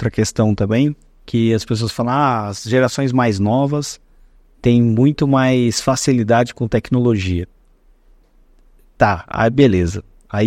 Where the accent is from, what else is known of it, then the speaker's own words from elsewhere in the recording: Indaiatuba, São Paulo, Brazil; Eu sou daqui de Indaiatuba, né?